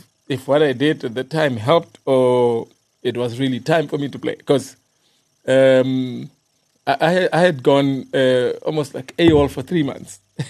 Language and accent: English; Alexandra, Gauteng, South Africa; I was lucky that growing up in Alex